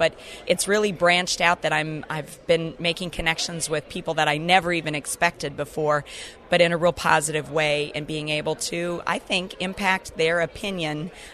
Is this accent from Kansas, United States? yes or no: yes; White City, Kansas, United States; Well, I'm from White City, Kansas, and I run a cattle ranch there